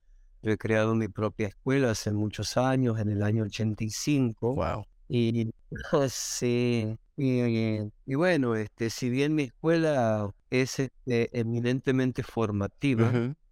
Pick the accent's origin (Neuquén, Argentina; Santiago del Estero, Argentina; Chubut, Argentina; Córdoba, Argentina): Santiago del Estero, Argentina; yo soy oriundo de Santiago del Estero, una provincia del norte de Argentina